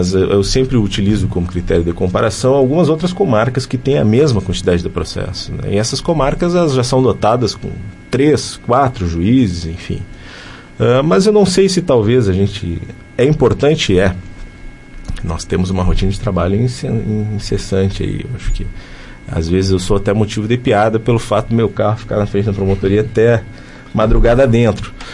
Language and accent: Portuguese; Rio Pardo, Rio Grande do Sul, Brazil; now in Sarandi, Brazil; Não, eu sou natural de Rio Pardo.